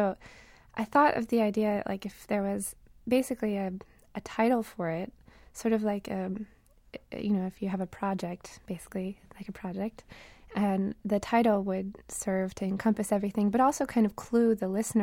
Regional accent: New England, United States; White Hinterland refers to a low-lying coastal region, like where I grew up in New England.

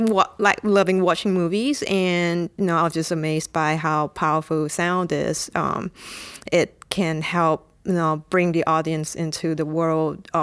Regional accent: Singapore; I'm from Singapore

